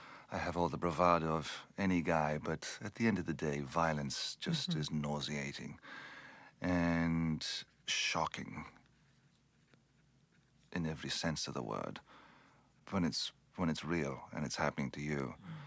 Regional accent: Ireland; accent: Irish; And I lost my Irish accent, you know, from talking like, you know, little lad.

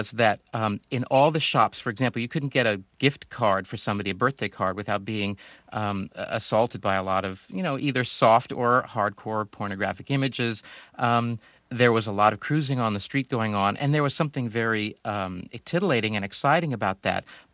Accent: San Francisco, California, United States; when I was growing up in San Francisco in the 60s and 70s, the Castro wasn't even known as the Castro.

